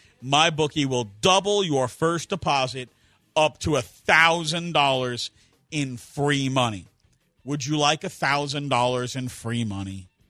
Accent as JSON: {"language": "English", "region": "New York", "country": "United States", "said": "And you know I'm not being a homer because I'm a Mets fan. I'm from New York. I've adopted the Astros."}